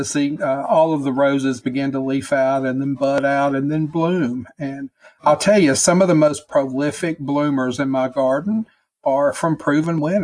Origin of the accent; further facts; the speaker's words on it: Deep South, United States; I grew up in the Deep South around mamas and grandmas that just cooked all the time.